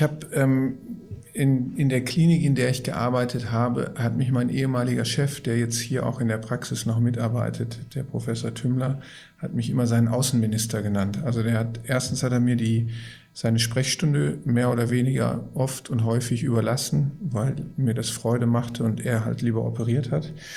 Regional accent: Gelsenkirchen, North Rhine-Westphalia, Germany; Wissen Sie, ich komme aus dem Ruhrgebiet. Ich komme gebürtig aus Gelsenkirchen.

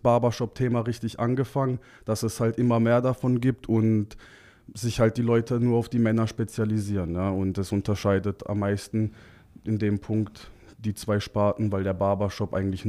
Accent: Karlsruhe, Baden-Württemberg, Germany; Und somit bin ich dann mit 6 Jahren nach Karlsruhe gekommen und war dann gebürtiger Karlsruher seitdem.

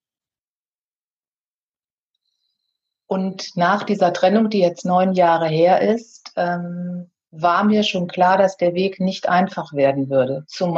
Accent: North Rhine-Westphalia, Germany; born there; denn ich bin auf einem Bauernhof am Niederrhein geboren.

